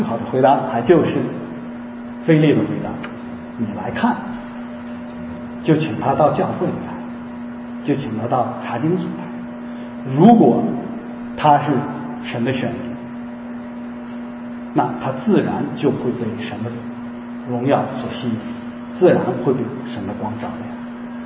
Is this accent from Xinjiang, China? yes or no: no; Henan, China; 跟现在我们这个有些那个大城市的人，特别上海人看不起我们河南人一样